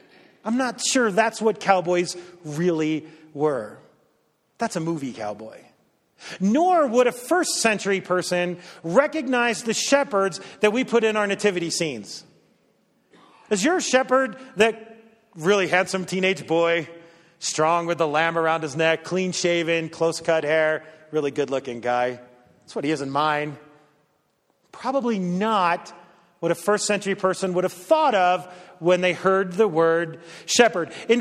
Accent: New Jersey, United States; But as I've said, I grew up in New Jersey. I don't know any real cowboys.

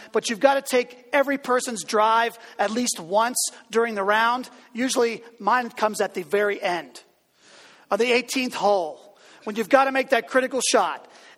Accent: Pittsburgh, Pennsylvania, United States; Oh, growing up in Pittsburgh, Clemente was it.

